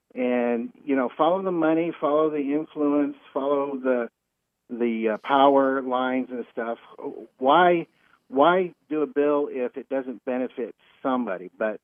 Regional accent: the West, United States; Hey, I was born and raised in the West, and I've been out here for 25 years, though.

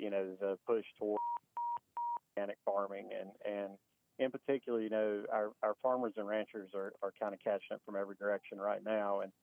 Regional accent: Alabama, United States; Yeah, and a big part of it is that, you know, growing up in Alabama, and I think a lot of places are like this

